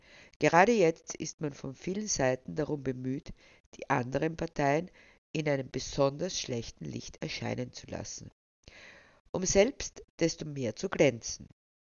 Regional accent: Austria; bei dem, was sich in meinem Heimatland abspielt. Man möchte fast meinen, was sich da abspielt, das gemahnt schon sehr an eine Tragikomödie, und dazu haben die ÖsterreicherInnen bekanntermaßen eine besondere Affinität.

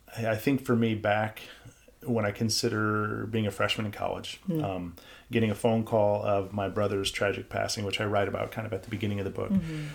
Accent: Morton, Illinois, United States; And so I grew up in Morton, went to school in Chicago, and then did master's out in Carolina and came back here

